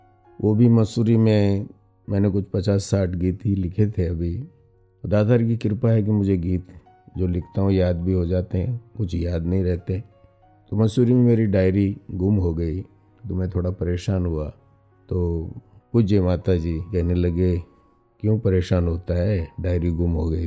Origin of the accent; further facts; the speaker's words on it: Nepal; मैंने पहले ही बताया कि मैं नेपाल का रहने वाला हूँ